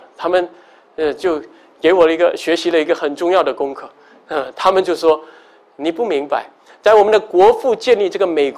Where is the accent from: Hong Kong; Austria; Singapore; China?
Singapore; 我们新加坡社会是孔夫子的教导